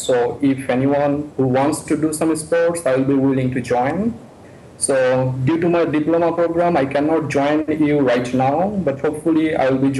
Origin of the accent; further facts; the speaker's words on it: Bangladesh; now in Italy; Hey guys, greetings from Italy. … I'm originated from Bangladesh.